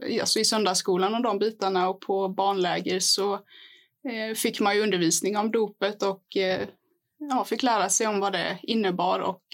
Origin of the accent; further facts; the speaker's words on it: Värnamo, Jönköping County, Sweden; jag är uppvuxen här i Värnamo, och så länge jag har funnits så har mina föräldrar varit med här i församlingen.